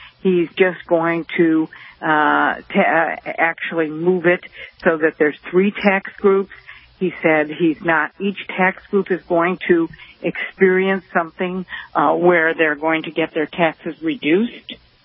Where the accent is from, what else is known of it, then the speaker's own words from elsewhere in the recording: Ohio, United States; my home state of Ohio doesn't look like it is.